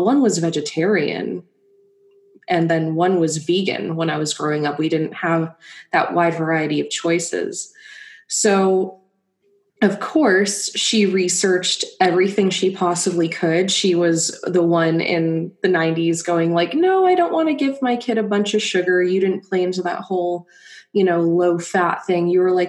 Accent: Los Angeles, California, United States; growing up in Los Angeles in the 90s, being vegan is not like what it is today

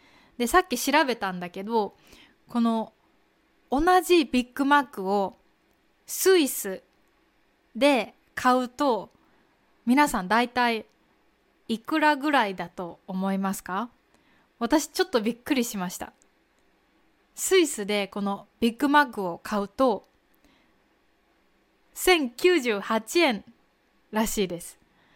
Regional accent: Kansai, Japan; 私は関西出身なので、いつもマクドって言います。

